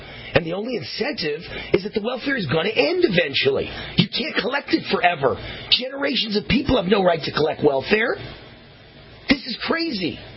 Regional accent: Las Vegas, Nevada, United States; when they won in Nevada, my home state here in Las Vegas

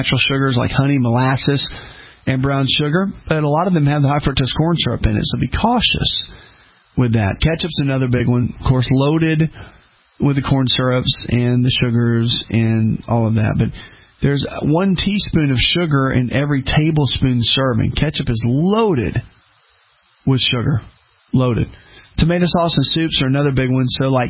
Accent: the South, United States; When I started traveling years ago, growing up in the South, when I started speaking a lot and just traveling

